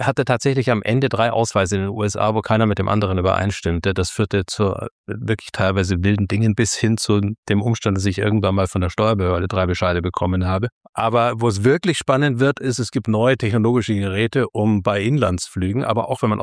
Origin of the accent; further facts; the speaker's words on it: Munich, Bavaria, Germany; born there; ich bin in München geboren, weil meine Mutter auf dem Weg nach Franken es nicht erwarten konnte. Und sonst wäre ich wahrscheinlich in Franken in der Nähe von Kulmbach geboren.